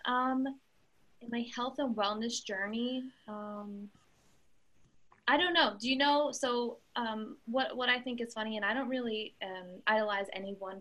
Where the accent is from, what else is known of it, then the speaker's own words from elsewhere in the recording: Philadelphia, Pennsylvania, United States; Okay, I'm from Philadelphia, and I live in New Jersey now.